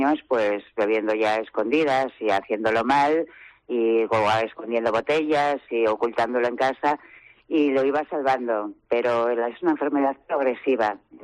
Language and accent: Spanish; Asturias, Spain; Bueno, pues mira, soy de Asturias